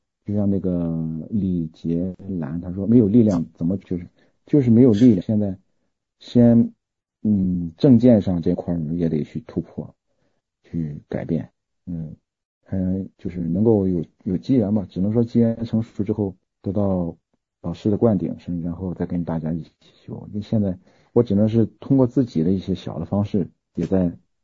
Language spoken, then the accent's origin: Chinese; Jinan, Shandong, China; 因为那个我在济南的，我老家是济南的